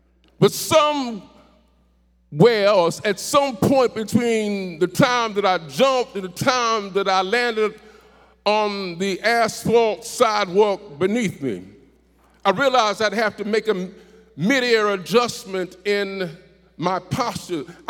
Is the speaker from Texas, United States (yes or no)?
no; New York City, New York, United States; As a child growing up in New York City, at the time that I was growing up, we didn't have any computers, we didn't have any smartphones